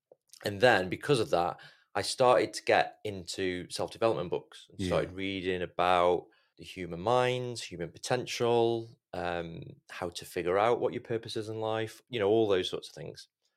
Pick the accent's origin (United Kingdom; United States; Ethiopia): United Kingdom; Stoke-on-Trent, West Midlands; I was born in Stoke-on-Trent. Grew up in Stoke-on-Trent.